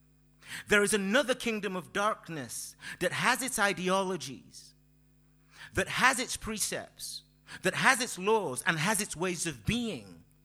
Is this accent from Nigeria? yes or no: yes; Nigeria; Now, I am married to a Bulgarian, so, and I am Nigerian, so nothing against intermarriage, I'm just saying.